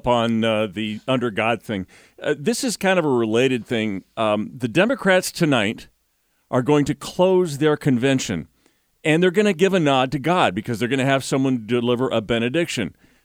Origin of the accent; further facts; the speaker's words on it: California, United States; Man, my heart is a little breaking today because of the fires in my home state of California.